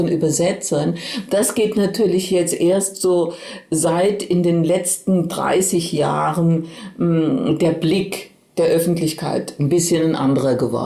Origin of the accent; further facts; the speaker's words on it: Oberkirch, Baden-Württemberg, Germany; Denn ich stamme aus der Ortenau, aus Oberkirch, und da blickt man in die Rheinebene auf Straßburg.